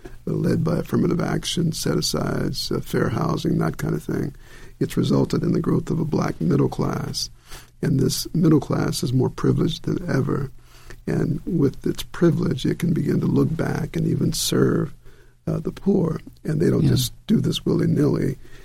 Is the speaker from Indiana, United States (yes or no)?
yes; South Bend, Indiana, United States; also born or lived in Delta; And I was born in the Delta. And during the war, my folks moved to the north. My dad was a factory worker at Studebaker's in South Bend, Indiana.